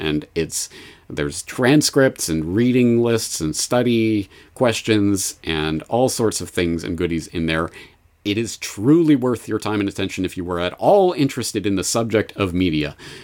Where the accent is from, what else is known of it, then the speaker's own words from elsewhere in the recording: Canada; which I never had growing up in Canada